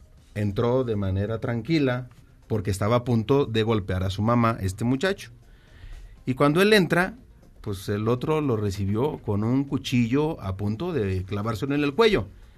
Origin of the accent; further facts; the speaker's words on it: Jalisco, Mexico; Yo fui alcalde de mi tierra en los Altos de Jalisco, 2004-2006